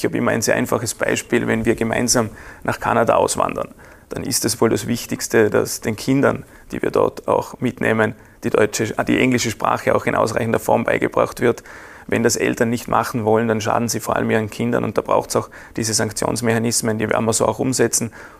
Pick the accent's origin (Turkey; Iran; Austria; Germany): Austria; Vorarlberg; Ich bin Vorarlberger Politiker